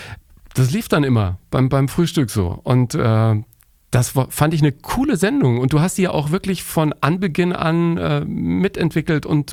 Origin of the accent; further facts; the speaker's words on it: Bavaria, Germany; Ich bin in Bayern groß geworden